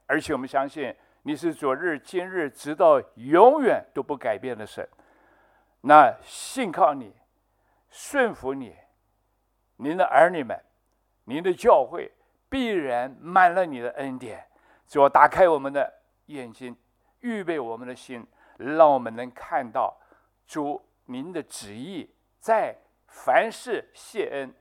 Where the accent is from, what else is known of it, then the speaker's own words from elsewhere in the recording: Pingtung County, Taiwan; 台湾，台湾的宝岛啊，多好啊！我是屏东人，你是台南人啊，我们客家人就要寻根的，落叶归根。